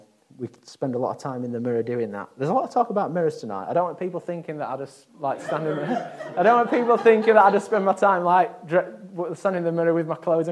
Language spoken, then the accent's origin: English; Yorkshire and the Humber, United Kingdom; So I'm from Yorkshire, so therefore I could, if I wanted to, look down on everybody else, because Yorkshire is God's county.